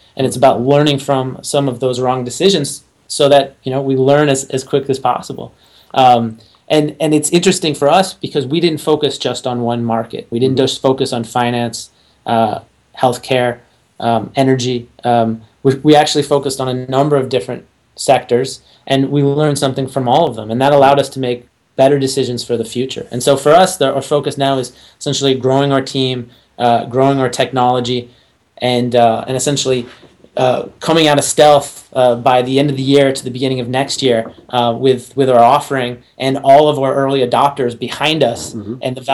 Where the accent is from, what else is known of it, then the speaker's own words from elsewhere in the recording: East Coast, United States; also born or lived in Connecticut / New York / Boston; now in San Diego, United States; So we're based in San Diego. I'm originally from the East Coast. I lived in Connecticut, New York, and Boston.